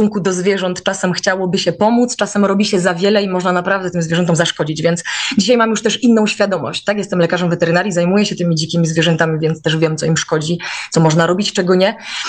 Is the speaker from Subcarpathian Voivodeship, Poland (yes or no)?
no; Jabłonka, Lesser Poland, Poland; ponieważ ja po prostu pochodzę z małej wsi. Jabłonka to jest pod Babią Górą.